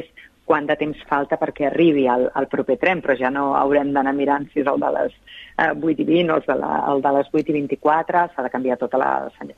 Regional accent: Sant Cugat del Vallès, Catalonia, Spain; S'ha de dir que jo, que soc de Sant Cugat del Vallès

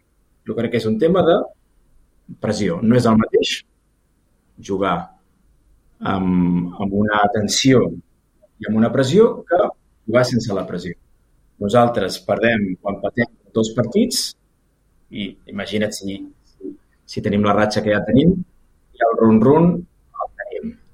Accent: Sabadell, Catalonia, Spain; m'ha anat raonablement bé per una persona d'escola pública de Sabadell

